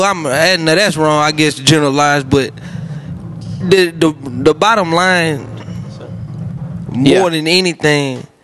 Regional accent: Texarkana, Texas, United States; born there; Like, I was born in Texarkana, Texas, and like that's a very ratchet place. My roots is ratchetness.

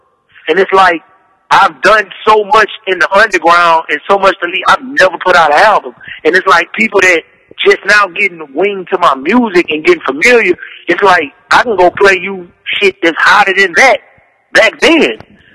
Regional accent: Houston, Texas, United States; Being that we're from Houston and we have this certain like underground presence

